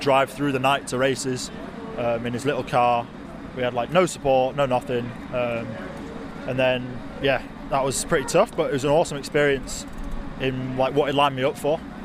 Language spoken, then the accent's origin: English; United Kingdom; I mean, as British riders, and any British riders who are like listening to this will know, the Conti level is dead.